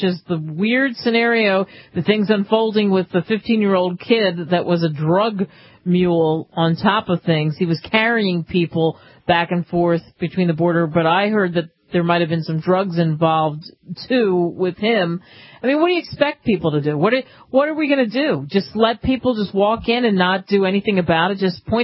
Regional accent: United States; I mean, I'll do what I have to do because I'm an American first.

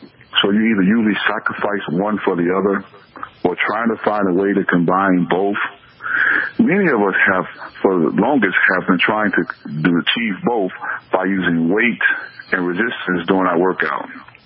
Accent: Chicago, Illinois, United States; I'm born and raised in Chicago. Born and raised on the streets of Chicago by a single mom who raised me with strong disciplinary values and a strong, value of respect.

